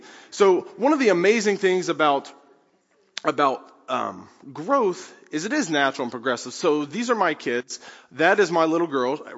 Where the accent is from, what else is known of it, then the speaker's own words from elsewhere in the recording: Ohio, United States; So I'm from Southern Ohio, and when I went to gym, class